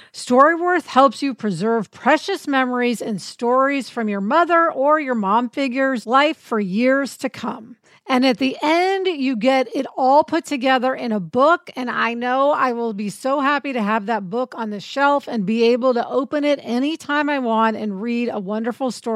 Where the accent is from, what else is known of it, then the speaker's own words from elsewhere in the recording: Midwest, United States; We're from the Midwest. Hollywood was not on our radar.